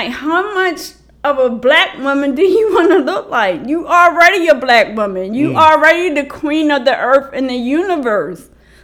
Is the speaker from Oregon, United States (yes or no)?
no; Baltimore, Maryland, United States; I'm from Baltimore. And I grew up with Jamaicans, Trinidadians, Guyanese, Haitians. Like, so we was like, half of Park Heights was like Caribbean.